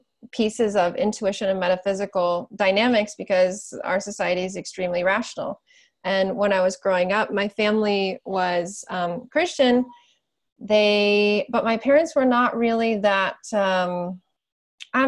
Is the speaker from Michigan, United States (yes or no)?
yes; Michigan, United States; Michigan.